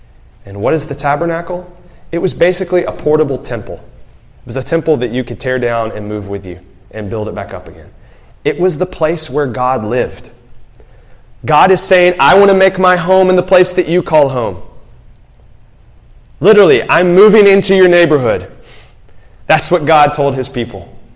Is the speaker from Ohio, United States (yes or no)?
no; Alabama, United States; so I'm a small town guy. And my wife, Leah, is a big city girl. She was born and raised in Houston. So when I got married to her, like, imagine if I had said to her, okay, Leah, we're married now, so we're going to pack our bags and we're going to move back to small town rural Alabama.